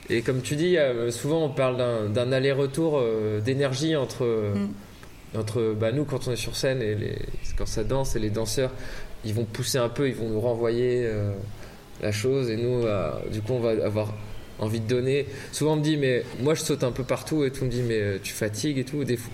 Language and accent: French; Lannion, Brittany, France; Je suis né à Lannion et j'ai fait l'école d'Iwand, quoi. Du coup, moi, j'ai grandi quand même de mes 2 ans à mon lycée. En étant bretonnant